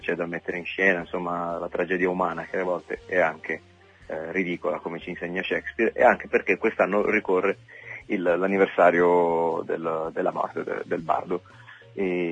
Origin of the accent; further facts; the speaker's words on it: Apulia, Italy; sono abbandonato la vecchia Teronia da cui vengo, e sono pugliese, e ho incominciato a viaggiare.